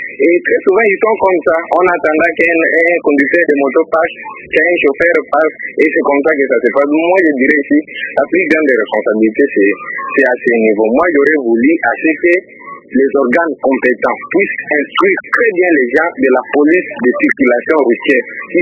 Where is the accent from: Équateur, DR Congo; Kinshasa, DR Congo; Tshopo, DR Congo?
Équateur, DR Congo; Mbandaka; je dirais ici les accidents sont très fréquents chez nous en Mbandaka.